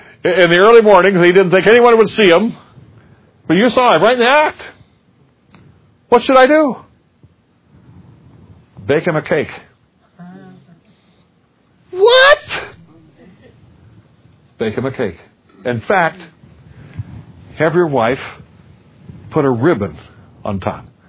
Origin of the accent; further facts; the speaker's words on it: South Dakota, United States; I come from South Dakota, and in Leeds, South Dakota, is the famous Homestead gold mine.